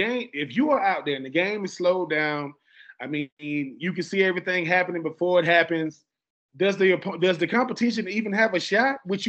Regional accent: the South, United States; wait a minute, I'm from the South, so I'm gonna sound a certain way.

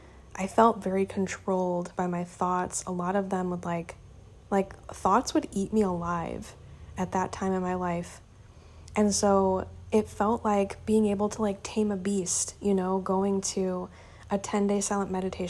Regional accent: Indiana, United States; Like, I'd never left my hometown in Indiana.

